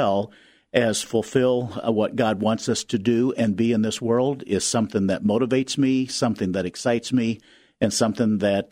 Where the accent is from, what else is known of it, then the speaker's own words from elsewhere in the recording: Iowa, United States; Well, I'm an Iowan by birth and an Iowan by choice. I was born in Fort Dodge, Iowa, and my dad farmed in Humboldt, Iowa.